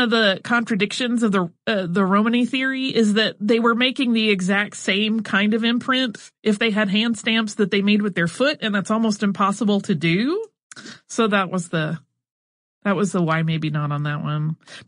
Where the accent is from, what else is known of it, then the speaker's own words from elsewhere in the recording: Streator, Illinois, United States; I just had to write and tell you guys about my hometown proud Pluto town. Recently, Streeter has established Pluto Fest.